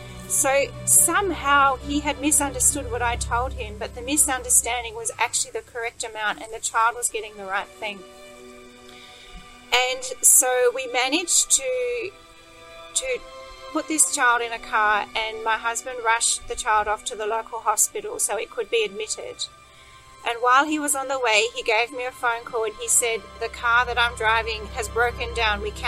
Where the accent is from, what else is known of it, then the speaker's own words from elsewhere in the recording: Australia; now in Mozambique; I'm from Australia and I'm here with my husband and three children.